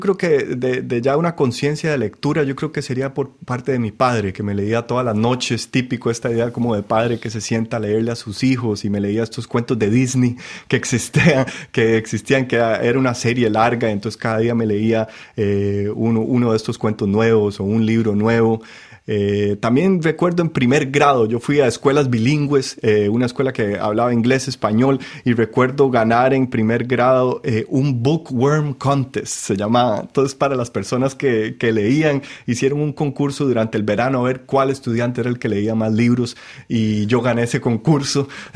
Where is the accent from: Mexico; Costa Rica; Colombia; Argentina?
Costa Rica; moved away as an adult; also born or lived in United States; Cuando yo salí de Costa Rica, fui a estudiar la universidad en Estados Unidos porque tengo doble ciudadanía por medio de mi padre